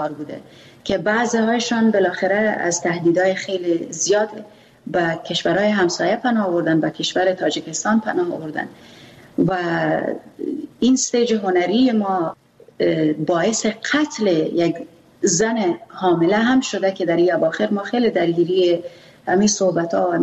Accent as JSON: {"language": "Persian", "country": "Afghanistan", "first_language": "Pashto", "second_language": "Persian", "said": "چون ما زبان مادریم پشتو است"}